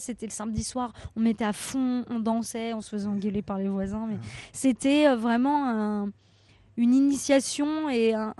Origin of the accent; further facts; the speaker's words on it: Paris, Île-de-France, France; parce que j'ai grandi à Paris